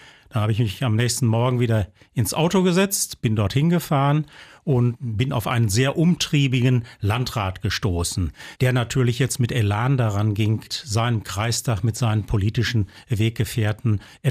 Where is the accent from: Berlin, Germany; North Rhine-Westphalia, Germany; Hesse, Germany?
North Rhine-Westphalia, Germany; Kamen; Das war ja dann die neue Partnerstadt meiner Heimatstadt Kamen.